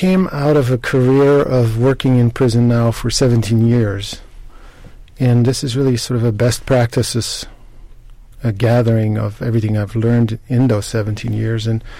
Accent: Netherlands; One is I grew up in Holland

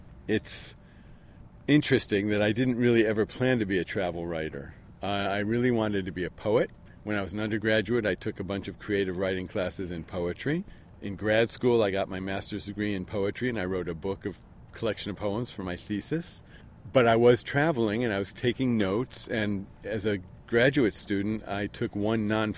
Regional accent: Connecticut, United States; So I grew up in Connecticut. I went to college in New Jersey.

